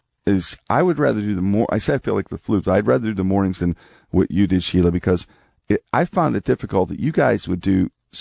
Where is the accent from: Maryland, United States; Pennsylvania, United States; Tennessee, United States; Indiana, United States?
Pennsylvania, United States; Pittsburgh; Now, I'm a kid growing up in Pittsburgh.